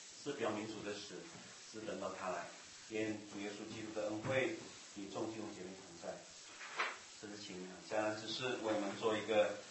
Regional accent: Malaysia; 我是马来西亚人

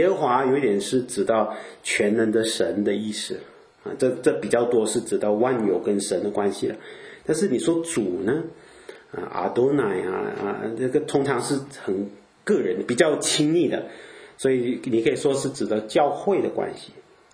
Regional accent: Malaysia; moved away; also born or lived in Canada; 可能以前我是从东方来的，我是马来西亚人嘛，对吧？然后我又跑到加拿大去，就过了10年啊

